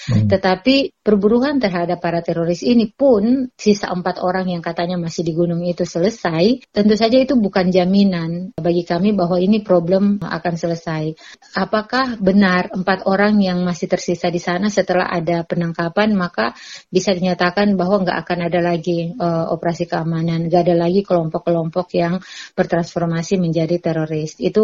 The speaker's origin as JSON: {"language": "Indonesian", "town": "Poso", "region": "Central Sulawesi", "country": "Indonesia", "said": "Karena itu bagi kami orang Poso, sebenarnya apa yang terjadi di Poso hari ini bukan lagi soal perdamaian."}